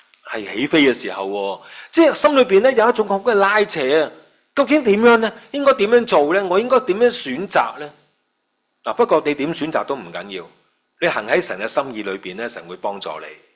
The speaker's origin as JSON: {"language": "Cantonese", "country": "Hong Kong", "said": "我们香港人很厉害"}